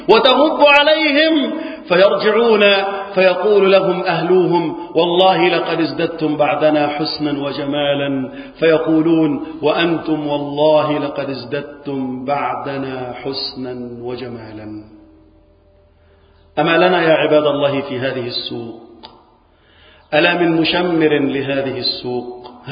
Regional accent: Egypt; اللهم اجعل بلدنا مصر أمنا أمانا مطمئنا

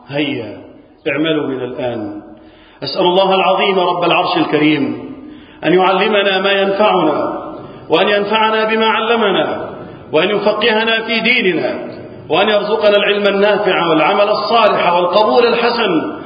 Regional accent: Egypt; اللهم اجعل بلدنا مصر أمنا أمانا مطمئنا

